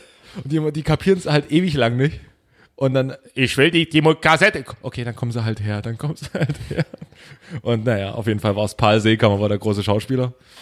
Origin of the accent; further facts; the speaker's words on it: Saxony, Germany; Bei uns in Sachsen gibt es immer noch heute Steffen Lukas.